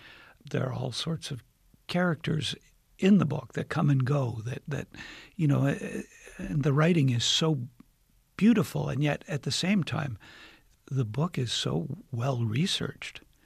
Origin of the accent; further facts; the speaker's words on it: Toronto, Ontario, Canada; we are an acoustic folk rock band from the city of Toronto, and we have been together for 30 years.